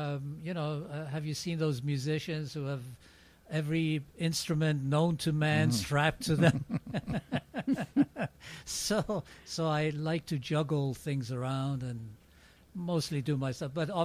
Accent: Brooklyn, New York, United States; Actually, I'm originally from Brooklyn, but it's pretty good persona, you see?

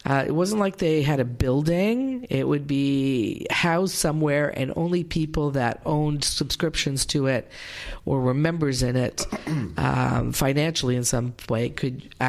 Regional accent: London, Ontario, Canada; now in Greene County, United States; one of my fondest memories of growing up in London, Ontario, Canada.

